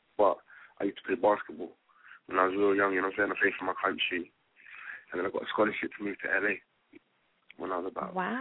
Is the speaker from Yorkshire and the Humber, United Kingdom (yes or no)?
no; London, United Kingdom; Basically, I'm a rapper from South London.